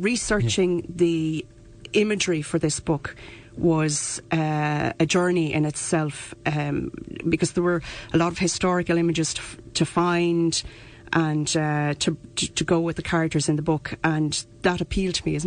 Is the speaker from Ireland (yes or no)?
yes; New Ross, Leinster, Ireland; I'm a yellow belly, and I went to school there, and I was always, I was in the Sea Scouts